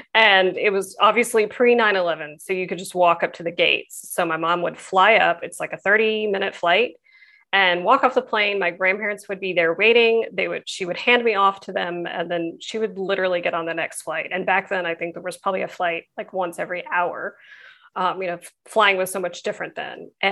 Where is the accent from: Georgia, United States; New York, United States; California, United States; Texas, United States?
Texas, United States; I am from Texas. So obviously get a lot of good food in Texas, you know, Tex-Mex, home of Tex-Mex.